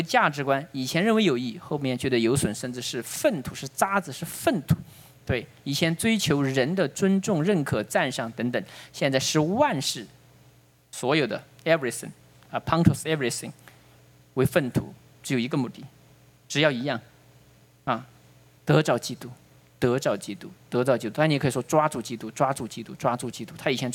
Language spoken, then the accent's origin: Chinese; Chengdu, Sichuan, China; 问你是哪里人，我说成都的，他说是秋雨的吗？啊，所以后来我就说我是四川的